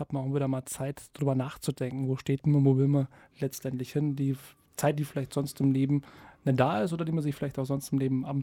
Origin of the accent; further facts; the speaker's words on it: Hesse, Germany; born there; Da musste ich erst lernen, wie ich hierher gekommen bin. Ich komme ja gebürtig aus dem Vogelsberg.